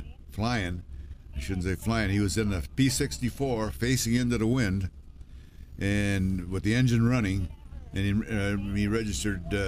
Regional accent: Tome, New Mexico, United States; later on, I was in my hometown of Tome.

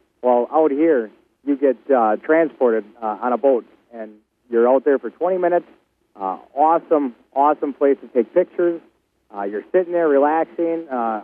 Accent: Grafton, Wisconsin, United States; I'm down from Grafton, Wisconsin, which is just about 20 miles north of Milwaukee.

